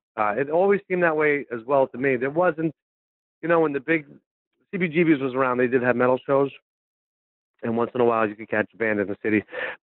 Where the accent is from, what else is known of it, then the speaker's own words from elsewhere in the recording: Valley Stream, New York, United States; I did. I grew up in Valley Stream, New York.